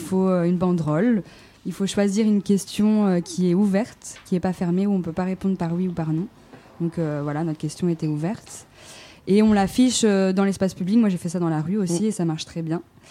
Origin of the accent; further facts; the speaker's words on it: France; je suis française aussi donc je comprends